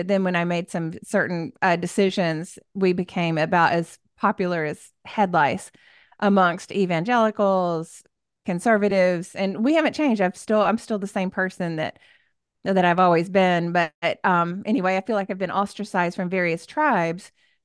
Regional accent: Tennessee, United States; Well, I have a wonderful family, and we're from Tennessee.

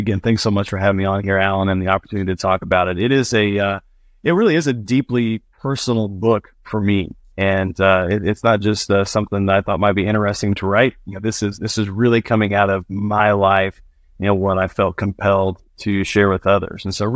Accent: Midwest, United States; And growing up in the Midwest, and of course, I've had the privilege of living all over the country

